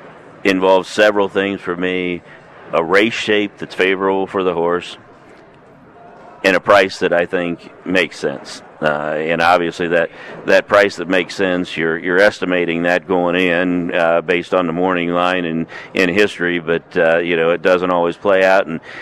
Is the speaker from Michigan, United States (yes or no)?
no; Grove City, Ohio, United States; I'm a lifelong horse player, lifelong horse fan. I grew up in Grove City, Ohio, which is the home of Beulah Park, so I didn't have any family in the industry.